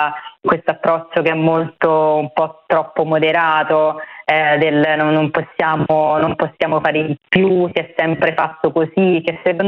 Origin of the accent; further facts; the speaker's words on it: Rome, Lazio, Italy; now in Milan, Italy; Da romana ovviamente sono contenta che Roma faccia passi avanti